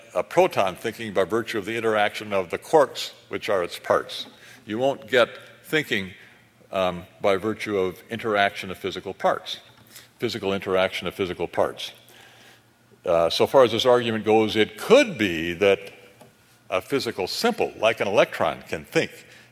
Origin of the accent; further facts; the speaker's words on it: Jamestown, North Dakota, United States; Louis L'Amour is also from my hometown of Jamestown, North Dakota, where today it was, I believe, 42 below zero.